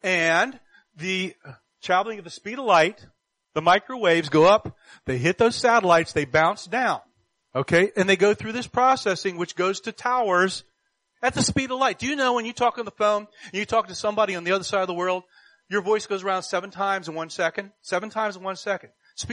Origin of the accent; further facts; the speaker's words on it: Pennsylvania, United States; Where I grew up in Pennsylvania, all the mansions are on top of the hill.